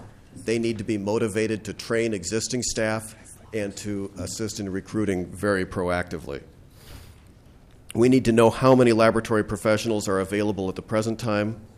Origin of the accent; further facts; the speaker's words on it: Edina, Minnesota, United States; I'm a pathologist from Edina, Minnesota.